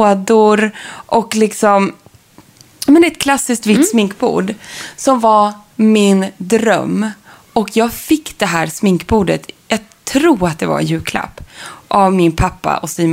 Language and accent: Swedish; Sundsvall, Västernorrland County, Sweden; Förutom hade jag i mitt barnrum, eller flickrum om man kallar det så, hemma i Sundsvall.